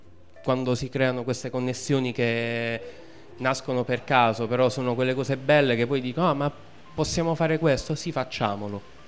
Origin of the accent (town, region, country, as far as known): Rome, Lazio, Italy